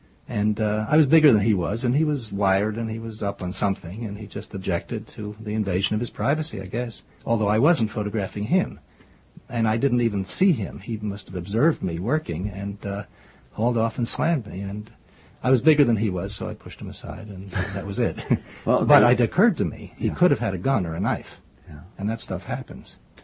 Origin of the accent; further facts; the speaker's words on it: Bethlehem, Pennsylvania, United States; now in New York City, United States; I was born in Bucks County, Pennsylvania. My father was a country doctor, the only doctor Springtown ever had. And we soon moved to Bethlehem. And I was raised there and went through high school and Lehigh University.